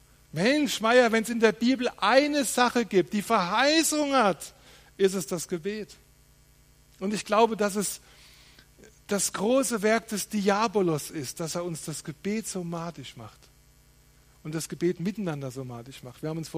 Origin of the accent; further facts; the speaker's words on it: Rhineland-Palatinate, Germany; ich bin von meiner Natur als Pfälzer alles andere als ein Charismatiker.